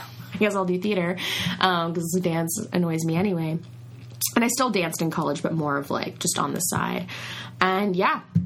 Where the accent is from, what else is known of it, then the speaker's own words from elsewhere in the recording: Sydney, New South Wales, Australia; moved away; also born or lived in Las Vegas, United States; So lived in Sydney my entire life.